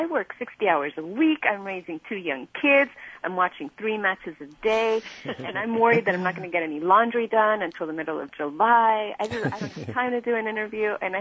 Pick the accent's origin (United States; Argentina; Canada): Argentina; I was born and raised in Argentina